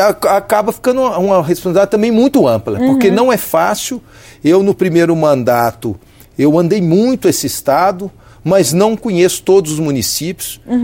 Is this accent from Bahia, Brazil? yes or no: no; Campos Altos, Minas Gerais, Brazil; Eu sou da região lá, sou de Campos Altos, então a região de café